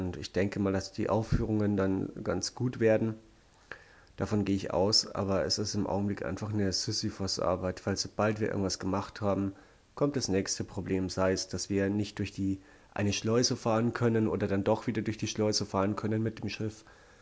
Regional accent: Essenbach, Bavaria, Germany; es läuft ein Stück in Essenbach, wo ich herkomme

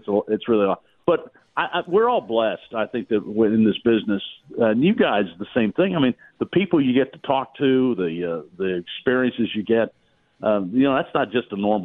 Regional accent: Dallas, Texas, United States; born there; I was born in Dallas, and so I always wanted to call a game at Texas

